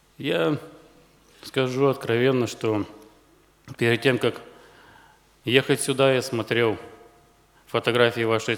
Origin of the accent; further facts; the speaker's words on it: Ukraine; Я приехал из Украины